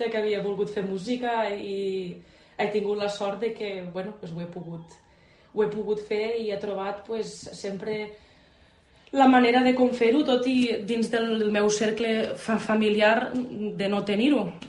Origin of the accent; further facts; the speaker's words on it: L'Ampolla, Catalonia, Spain; also born or lived in Barcelona; Jo vaig néixer, sí, l'Ampolla és la porta del Delta, la coneixem així, però vaig néixer a l'Hospital Clínic de Barcelona, sí, però només hi vaig néixer.